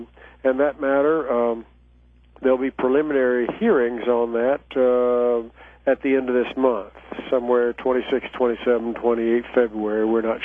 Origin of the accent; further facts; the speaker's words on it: Southern United States, United States; you probably can tell from my voice that I'm a Southerner